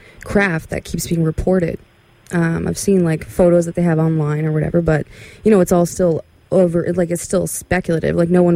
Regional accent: Newfoundland and Labrador, Canada; Well, I know I'm from Newfoundland originally

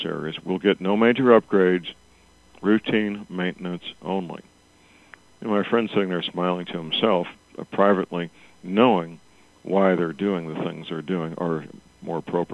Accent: St. Louis, Missouri, United States; One near my hometown, St. Louis, was one of those.

